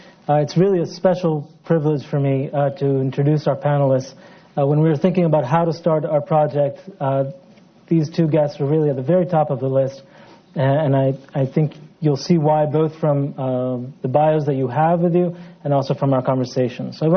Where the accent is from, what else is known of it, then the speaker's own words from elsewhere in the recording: Jerusalem, Jerusalem District, Israel; Member of Knesset Rachel Azaria is also extremely well known, especially in my hometown, Jerusalem.